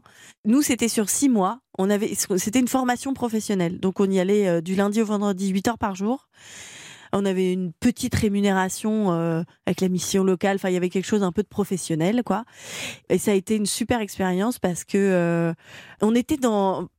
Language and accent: French; Lyon, Auvergne-Rhône-Alpes, France; moved away; moi, je suis partie de Lyon pour faire du théâtre.